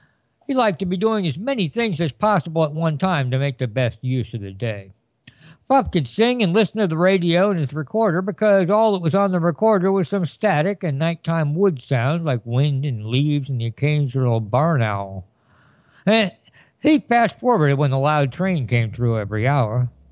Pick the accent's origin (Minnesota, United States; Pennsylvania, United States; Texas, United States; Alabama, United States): Minnesota, United States; Duluth; the news from Duluth, Minnesota, my hometown.